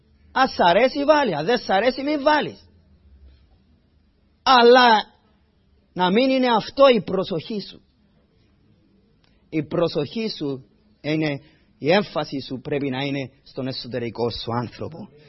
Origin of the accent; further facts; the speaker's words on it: Cyprus; moved away as an adult; εγώ που ήρθα από την Κύπρο τουλάχιστον την εποχή της δική μου όταν ήμουν πιο νέος. Όταν ήμουν στα 20 μου, ο κόσμος τότε στην Κύπρο τώρα άλλαξαν λίγο τα πράγματα.